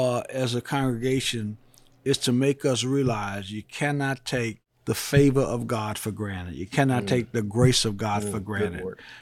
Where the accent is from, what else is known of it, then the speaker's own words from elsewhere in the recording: New Orleans, Louisiana, United States; I know I'm born and raised in New Orleans. I know we like jazz funerals, but I'm no mood for a funeral.